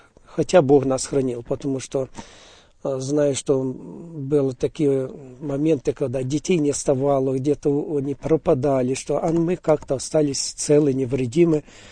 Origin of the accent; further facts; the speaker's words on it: Hadiach, Poltava Oblast, Ukraine; Я сам родился в Полтавской области, город Гадяч, сразу в послевоенное время. Жили мы в очень разрушенном городе.